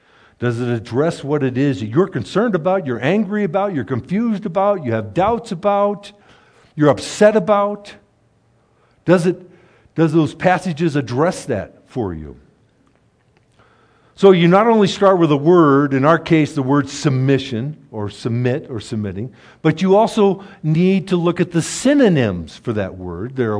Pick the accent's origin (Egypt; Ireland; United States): Ireland; you got to remember, I'm an Irishman